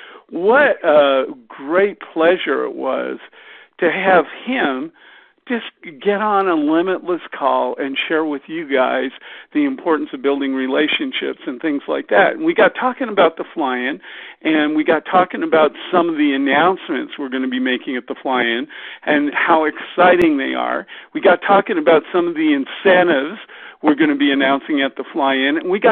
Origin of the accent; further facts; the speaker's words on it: Canada; as a Canadian trivia guy.